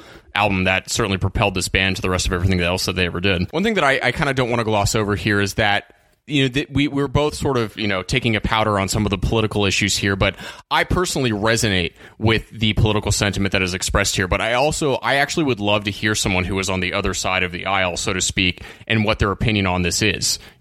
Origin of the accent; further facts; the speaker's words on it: California, United States; now in New Orleans, United States; Being from Northern For California, sure.